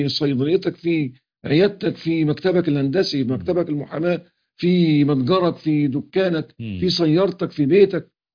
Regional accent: Egypt; بسمع عندنا في مصر صباطة البلح

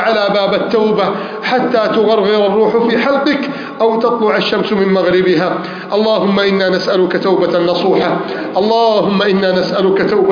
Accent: Egypt; بلدنا مصر

